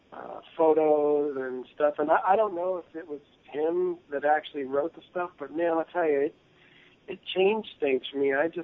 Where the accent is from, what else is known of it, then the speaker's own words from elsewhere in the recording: Ohio, United States; I grew up in Ohio.